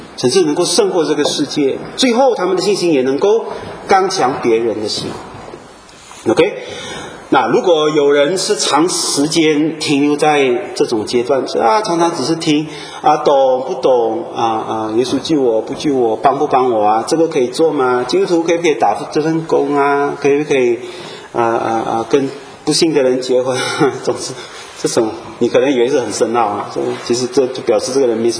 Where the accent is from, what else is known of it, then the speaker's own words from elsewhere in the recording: Fujian, China; 我们福建话有人说是老小孩